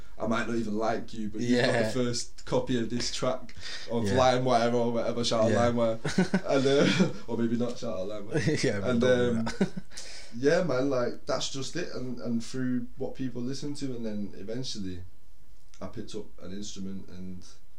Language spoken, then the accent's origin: English; Manchester, North West England, United Kingdom; Born and raised in Manny, North Manchester. I went primary school in Harperley, high school in Blakely. Grew up in Cheetah Mill and Crumsoe's, born in North Manchester General Hospital.